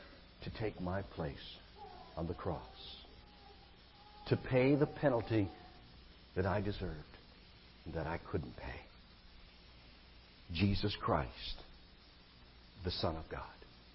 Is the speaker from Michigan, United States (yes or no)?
yes; Michigan, United States; I grew up in Michigan, and in the winter times, it usually got very cold.